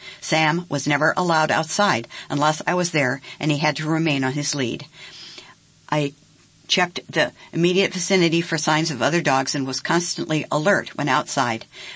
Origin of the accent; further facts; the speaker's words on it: Canada; born there; Despite being Canadian by birth, I had almost no experience or understanding of Canadian society